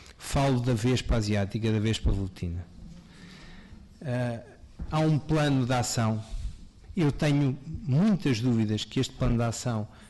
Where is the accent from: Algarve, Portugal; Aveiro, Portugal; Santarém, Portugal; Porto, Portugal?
Santarém, Portugal; Torres Novas; Eu sou de Torres Novas